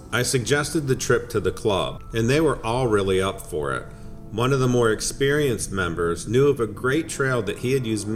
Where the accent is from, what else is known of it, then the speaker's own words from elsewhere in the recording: Twin Falls, Idaho, United States; a good 4-hour drive from where I grew up in Twin Falls, Idaho.